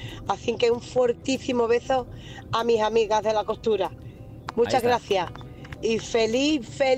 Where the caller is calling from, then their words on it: Isla Cristina, Andalusia, Spain; de Isla Cristina.